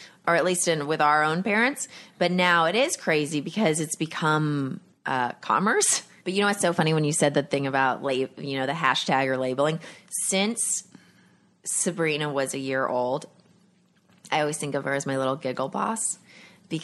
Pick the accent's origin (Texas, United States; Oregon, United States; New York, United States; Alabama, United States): Texas, United States; Growing up in Texas, that parents have been image sculpting for a while with their children